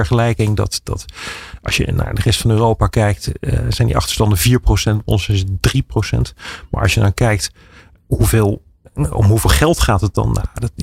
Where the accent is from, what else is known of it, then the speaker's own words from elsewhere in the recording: Netherlands; En misschien is het omdat wij als Nederlanders te veel gewend zijn dat de overheid toch wel voor je zorgt.